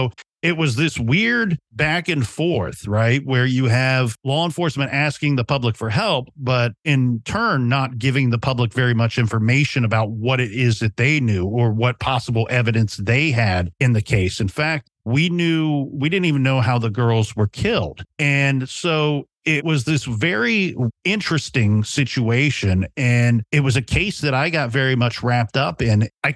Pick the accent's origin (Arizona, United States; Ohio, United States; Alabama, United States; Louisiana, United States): Ohio, United States; I didn't grow up in this area. I grew up in Ohio.